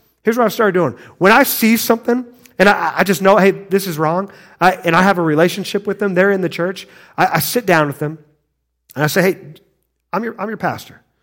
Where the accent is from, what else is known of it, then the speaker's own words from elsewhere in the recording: Midwest, United States; I grew up in the Midwest. You know, I've been in church my whole life.